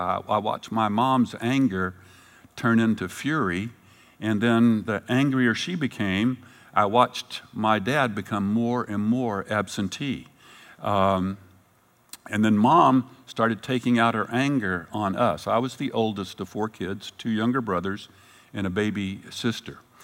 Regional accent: Fort Worth, Texas, United States; when I was a little boy in Texas, growing up in Fort Worth, Texas

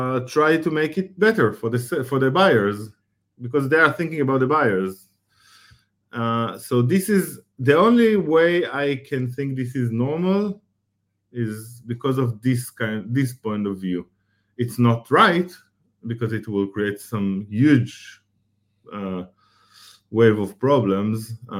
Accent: Israel; English is a second language; You know, you mentioned I'm from Israel, very small country from the Middle East, and I'm privileged to be there

